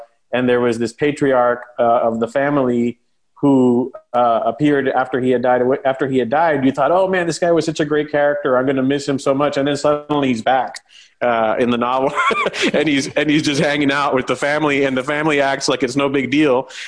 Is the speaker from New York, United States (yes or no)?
no; Brownsville, Texas, United States; obviously I grew up in Brownsville. And as you mentioned, I recreated the border town, sister cities on both sides of the river